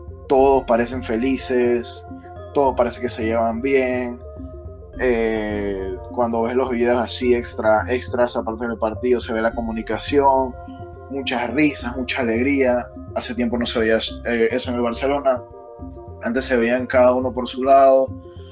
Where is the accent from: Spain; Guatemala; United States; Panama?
Panama; Sé que soy de Panamá, pero yo soy culé de corazón.